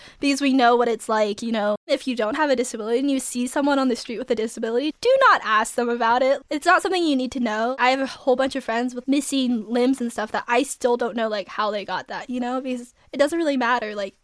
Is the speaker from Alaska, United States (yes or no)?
yes; Alaska, United States; I grew up in Alaska, really small farmer town vibes, so not very much going on.